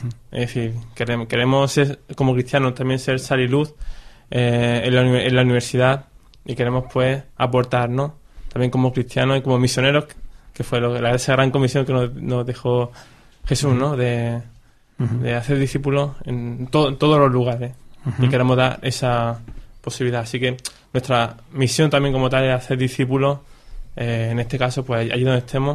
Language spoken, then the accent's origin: Spanish; Seville, Andalusia, Spain; now in Barcelona, Spain; este año estoy aquí en Barcelona. Bueno, ya como todos veis, puedo escuchar mi acento un poco diferente. Vengo desde Sevilla